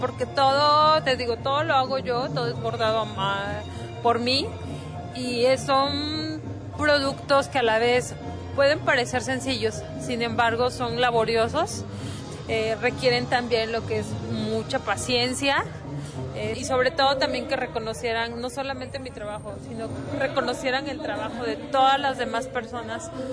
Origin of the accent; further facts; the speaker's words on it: Oaxaca, Mexico; also born or lived in Puebla; now in Lagos, Mexico; yo no soy de aquí de Lagos, yo soy de Oaxaca. Estuve viviendo 17 años en Puebla y al llegar aquí a Lagos, pues obviamente no conocí a nadie. Yo llegué aquí por motivos laborales.